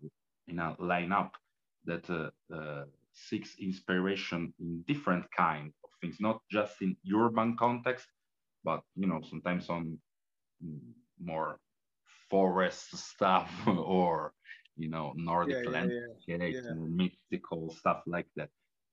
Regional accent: Turin, Piedmont, Italy; English is a second language; I come from Torino, and Torino is also a working class reality, not this big town, but not that little. And it's surrounded by forests and woods and stuff.

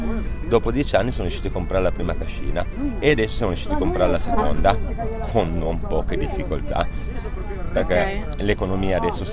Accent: Brandizzo, Piedmont, Italy; ho 46 anni e vengo da Brandizzo, provincia di Torino.

